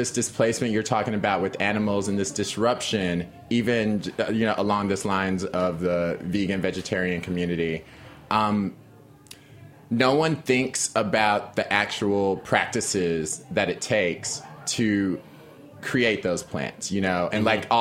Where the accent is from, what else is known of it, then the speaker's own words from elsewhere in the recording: Fort Worth, Texas, United States; born there; I was born in Funky Town, Texas.